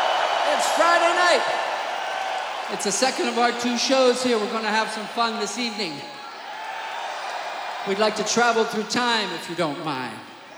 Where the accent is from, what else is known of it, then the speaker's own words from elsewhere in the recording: Toronto, Ontario, Canada; Toronto, my hometown.